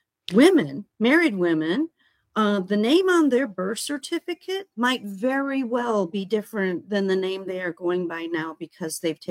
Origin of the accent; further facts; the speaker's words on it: United States; born there; I know I was born here in the United States. I know I am a citizen, and I am affirming that.